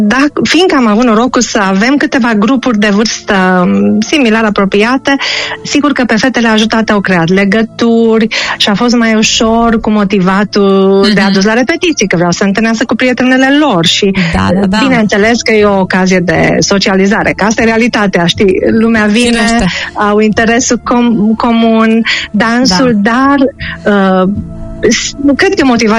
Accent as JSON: {"language": "Romanian", "town": "Cluj", "region": "Cluj County", "country": "Romania", "said": "Eu sunt din Ardeal, eu sunt din Cluj."}